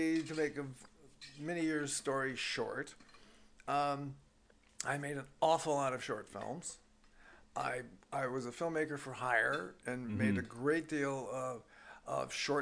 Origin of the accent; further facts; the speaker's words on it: Fredonia, New York, United States; Well, I was born upstate, so I'm upstate from Fredonia.